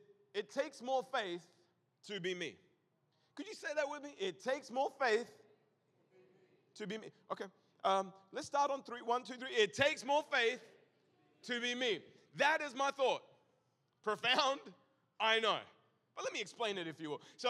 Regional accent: Australia; I am from Australia.

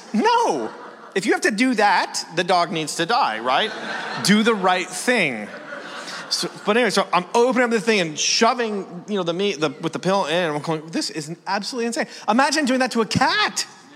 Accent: Canada; Now, I'm from Canada. I'm from a small town in Canada, 1,800 people.

